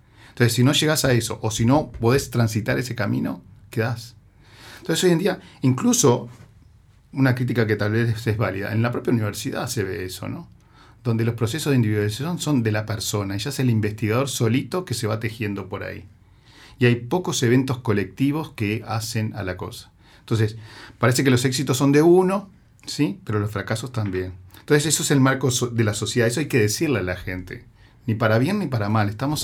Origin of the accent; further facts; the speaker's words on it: Uruguay; tenemos que pensar como uruguayos y uruguayas que la cultura también sana